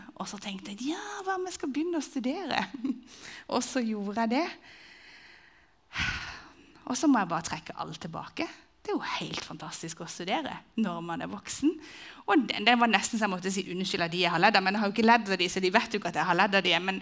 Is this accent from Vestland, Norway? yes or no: no; Agder, Norway; for jeg er jo sørlending, så jeg har ledd inni meg, veldig.